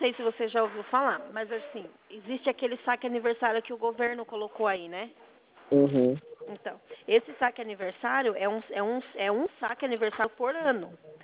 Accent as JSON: {"language": "Portuguese", "town": "Sorocaba", "region": "São Paulo", "country": "Brazil", "said": "Eu sou de Sorocaba."}